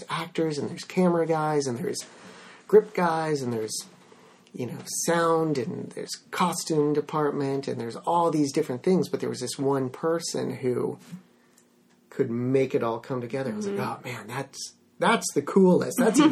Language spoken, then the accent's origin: English; San Diego, California, United States; because I'm from San Diego, my parents were not in the film industry, knew no one in the film industry, but we loved movies